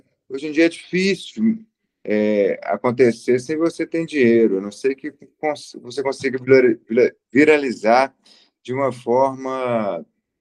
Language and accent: Portuguese; Patos de Minas, Minas Gerais, Brazil; eu sou de Patos de Minas, interior de Minas.